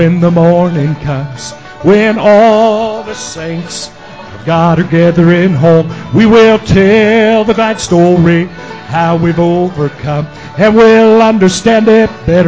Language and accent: English; Pangburn, Arkansas, United States; I'm from Pangburn, Arkansas. I just can't help it. It's in my bones.